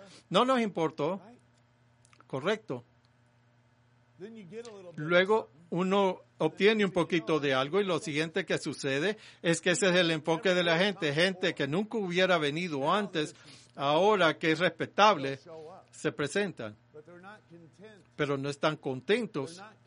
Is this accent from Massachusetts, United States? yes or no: yes; Massachusetts, United States; born there; en la ciudad donde nací, en Massachusetts